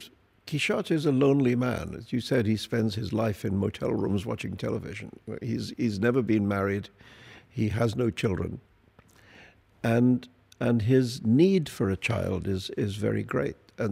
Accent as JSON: {"language": "English", "town": "Mumbai", "region": "Maharashtra", "country": "India", "said": "You know, I'm a boy from Bombay, which is a town obsessed by the movies."}